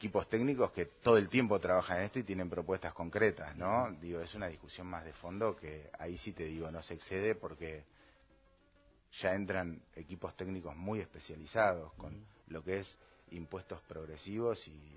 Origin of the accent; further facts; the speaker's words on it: Buenos Aires Province, Argentina; O sea, yo soy fabricante argentino, bonaerense de acero, ¿sí?